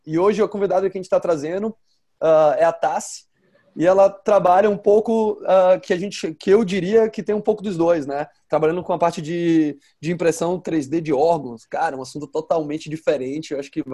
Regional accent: Brazil; now in California, United States; Somos brasileiros, 2 brasileiros, eu aqui na Califórnia, Nelson e o Luiz lá no Rio de Janeiro.

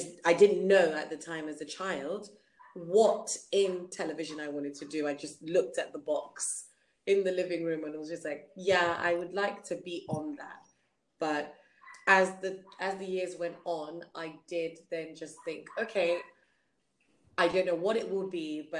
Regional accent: United Kingdom; happy with my education and my background as a British Nigerian.

